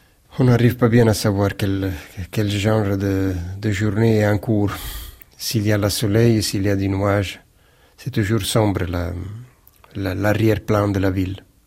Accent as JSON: {"language": "French", "town": "Naples", "region": "Campania", "country": "Italy", "tie": "born or raised there", "first_language": "Neapolitan", "second_language": "French", "said": "ma première langue était le napolitain, c'était le dialecte. Et le dialecte, c'était la langue officielle de la ville."}